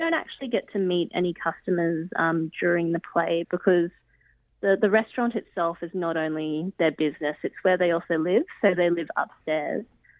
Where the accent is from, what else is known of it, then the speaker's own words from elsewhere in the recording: Australia; I just say that I'm Australian, yeah. And it's quite evident. Yes. It's just quite evident to them because although I can speak some Cantonese, it's very clear that I was brought up in a Western nation.